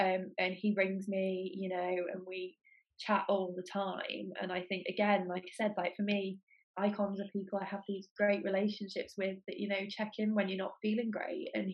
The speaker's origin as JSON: {"language": "English", "town": "Manchester", "region": "North West England", "country": "United Kingdom", "also_born_or_lived": "Shropshire", "accent": "Mancunian", "said": "That's so funny because people from Manchester can't really place my accent."}